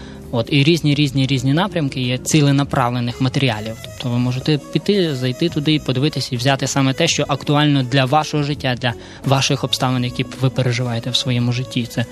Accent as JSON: {"language": "Ukrainian", "region": "Kyiv", "country": "Ukraine", "tie": "born there", "said": "Я народився в Києві в сім'ї не християнській"}